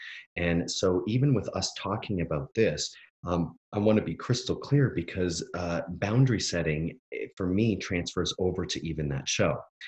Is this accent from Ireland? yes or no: no; Canada; now in United States; being Canadian, like growing up in Canada, I can tell you the general feeling of the country is justice for all